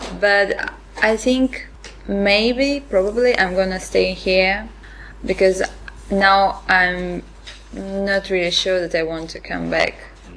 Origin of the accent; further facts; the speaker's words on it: Russia; English is a second language; now in Oxford, United Kingdom; I'm from Russia, and I'm 17 years old.